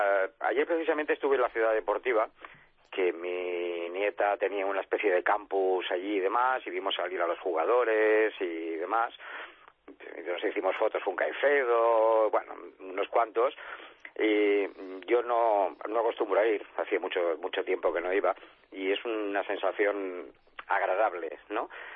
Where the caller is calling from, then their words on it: Barcelona, Catalonia, Spain; de Barcelona.